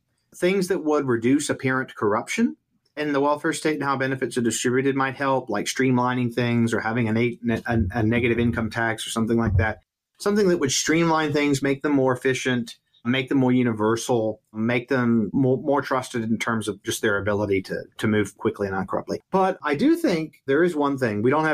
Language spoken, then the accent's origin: English; Fairhope, Alabama, United States; This even happened in my hometown in South Alabama, Fairhope, Alabama, where one of the city councilmen ran on a platform of preventing more unsightly housing from being built in my upper crust suburb of Mobile, Alabama.